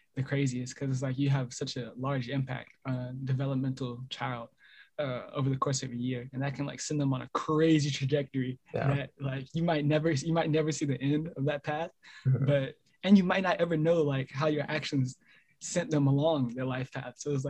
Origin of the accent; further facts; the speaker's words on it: North Carolina, United States; my experience growing up in North Carolina.